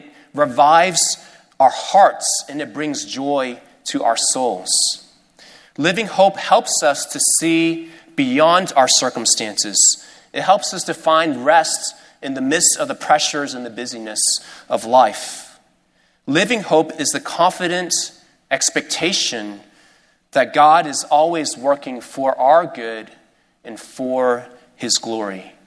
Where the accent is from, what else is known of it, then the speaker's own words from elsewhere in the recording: Houston, Texas, United States; I come from Houston, and so my team is the Houston Rockets